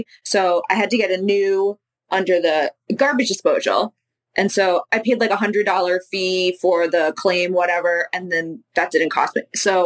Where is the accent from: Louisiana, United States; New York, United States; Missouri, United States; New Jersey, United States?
New York, United States; So I'm originally from New York.